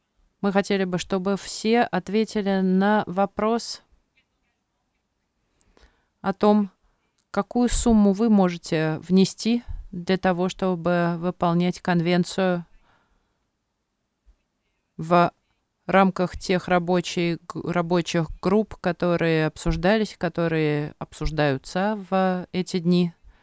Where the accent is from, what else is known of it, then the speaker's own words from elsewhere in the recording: France; Я сама из Франции